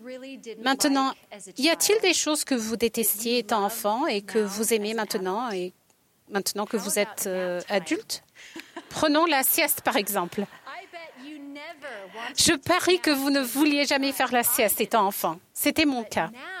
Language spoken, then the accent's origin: French; California, United States; J'ai grandi en Californie, mon mari en Angleterre et en Arabie Saoudite.